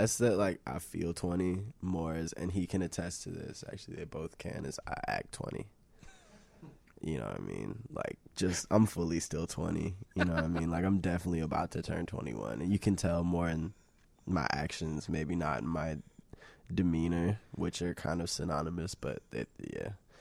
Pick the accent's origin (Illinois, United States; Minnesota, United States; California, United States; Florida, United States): Illinois, United States; Evanston